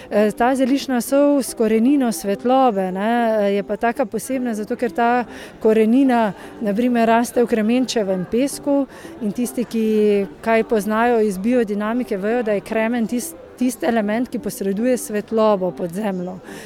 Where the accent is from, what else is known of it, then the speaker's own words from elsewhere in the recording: Žiče, Savinja, Slovenia; Mi prihajamo iz Žič, to je v bližini Žičke Kartuzije ali pa če umestim malo blizu Slovenskih Konjic in imamo zeliščni vrt prav v vasi Žiče